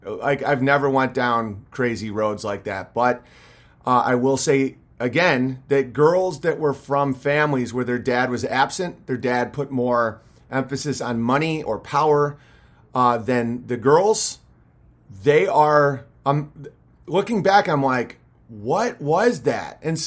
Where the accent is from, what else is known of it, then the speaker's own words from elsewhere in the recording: New York City, New York, United States; I grew up in New York City, had a very similar experience as BB minus the showbiz